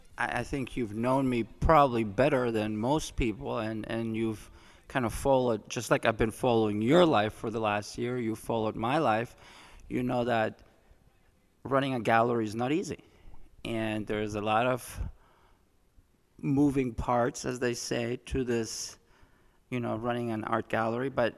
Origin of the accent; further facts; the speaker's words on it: Nicaragua; also born or lived in Germany; My family moved to Nicaragua in 1970, and we lived there for 10 years.